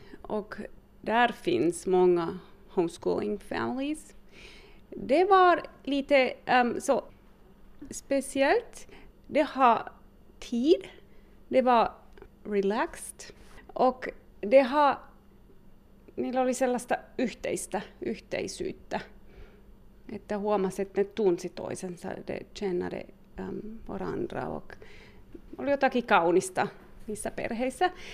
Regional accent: Germany; first language Finnish; Swedish is a second language; mamma är från Rahe och min pappa är från Tyskland. Så jag växte upp i Tyskland, men min modersmål är finska. Jag har en tvillingssyster, så vi talade en tysk-finsk blandspråk.

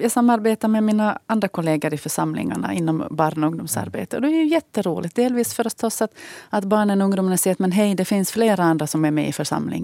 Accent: Ostrobothnia, Finland; jag är österbottning.

